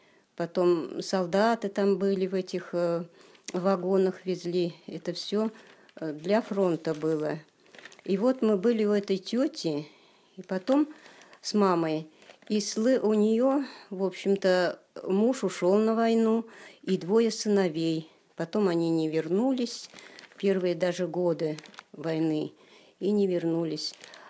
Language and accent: Russian; Izbishchi, Vladimir Oblast, Russia; Я родилась в 1934 году, 18 сентября, в деревне Избищи Гусевского района Владимирской области.